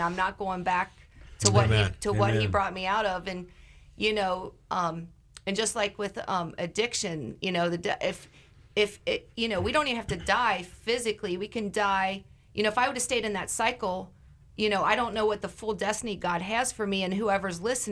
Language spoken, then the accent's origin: English; Kentucky, United States; I'm from Northern Kentucky, right by Cincinnati, and I prayed for years to live where it was warm all the time.